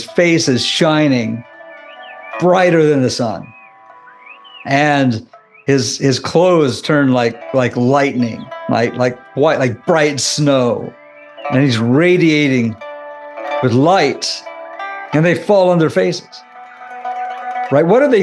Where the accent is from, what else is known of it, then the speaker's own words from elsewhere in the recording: West Virginia, United States; You know, I said naked because I'm from West Virginia.